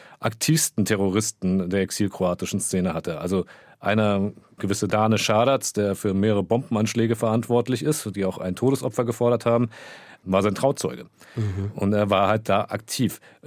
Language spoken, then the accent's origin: German; Croatia; ich bin ja selbst gebürtiger Jugoslawe, Kroate, ganz wie man es nennen will